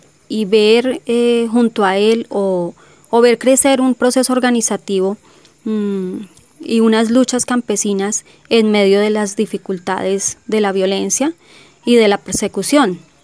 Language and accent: Spanish; Tibacuy, Cundinamarca, Colombia; Yo soy nativa del municipio de Tibacuy, soy líder del municipio